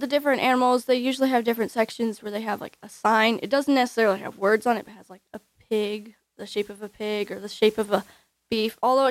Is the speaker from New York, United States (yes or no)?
no; Palmer, Alaska, United States; Well, I was born in Alaska, raised in Alaska. I was actually born in Palmer.